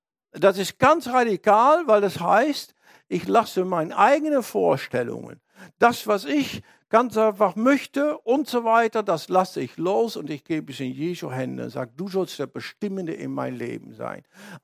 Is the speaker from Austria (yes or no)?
no; Netherlands; German is a second language; ich bin ein Holländer und ein vernünftiger Mensch